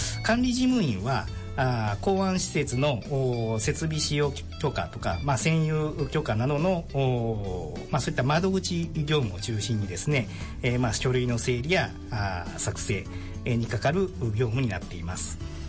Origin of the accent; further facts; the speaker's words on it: Nishinomiya, Hyogo, Japan; 私自身は本当に西宮生まれの西宮育ちでございますんで、はい、まあ、 … 、まあ、私ども本当に一軒ぐらいしかないんじゃないかなと思ってます。